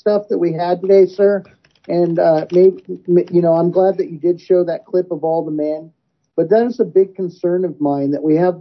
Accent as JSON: {"language": "English", "country": "United States", "said": "And, you know, as an American, that's very concerning to me"}